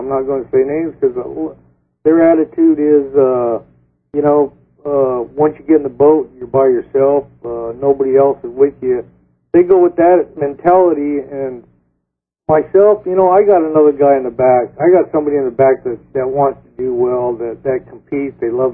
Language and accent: English; West Coast, United States; now in Texas, United States; Well, being from the West Coast, sometimes they go to these lakes that fish deep, they're cold water lakes, and being from the West Coast, of course, that's an advantage